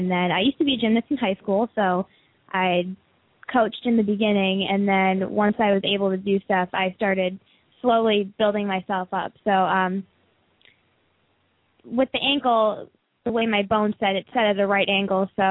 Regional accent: Marinette, Wisconsin, United States; now in Florida, United States; Went back to my hometown in Marinette, Wisconsin, so that's northern Wisconsin

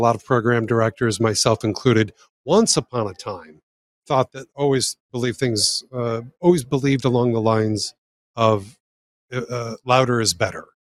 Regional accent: Omaha, Nebraska, United States; I grew up in Omaha as a pirate radio broadcaster when I was like 12 or 13 years old.

